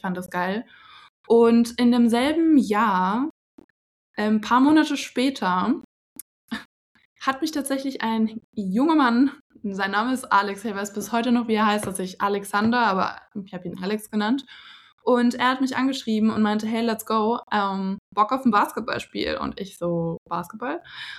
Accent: Regensburg, Bavaria, Germany; Ich bin im Februar geboren und auch ein kleiner Mischling. Bin aber hier aufgewachsen in Deutschland, in meiner Heimatstadt Regensburg. Da wohne ich jetzt tatsächlich aktuell auch gerade wieder, beziehungsweise noch.

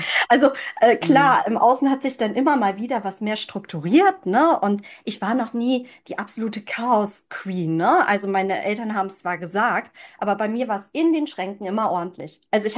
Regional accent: China; now in Germany; Ich habe meine Kindheit in China verbracht und ich glaube, da wurde der Samen gepflanzt.

